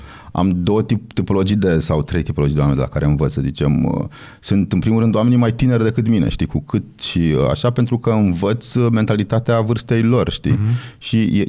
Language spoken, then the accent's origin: Romanian; Râmnicu Vâlcea, Vâlcea County, Romania; also born or lived in Bucharest; am crescut în Râmnicu Vâlcea la bunici, când m-am întors, că m-am născut în București, am crescut la Râmnicu Vâlcea, dar când m-am întors în București